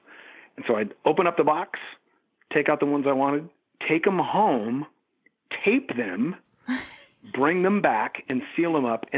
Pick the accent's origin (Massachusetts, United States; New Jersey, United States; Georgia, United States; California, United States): California, United States; Eureka; now in San Francisco, United States; A place called Eureka, California.